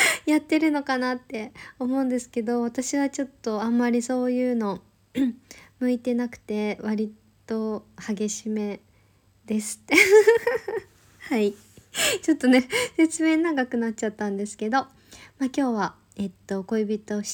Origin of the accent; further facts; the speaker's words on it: Kansai, Japan; accent: Kansai dialect; now in Tokyo, Japan; 出身は関西です。標準語、今東京に住んでるので標準語を喋ってるんですけど、地元帰ると関西弁になります。